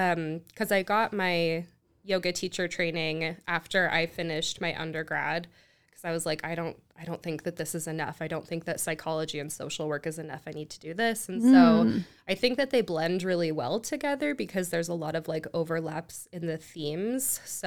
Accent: Utah, United States; I'm from here. I was born in Utah and I've lived here most of my life.

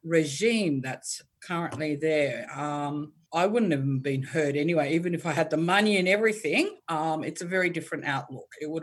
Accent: Australia; born there; I'm Australian born, but descent Turkish. Yeah. And obviously I have been brought up in a Turkish tradition and cultural families. My parents were educated.

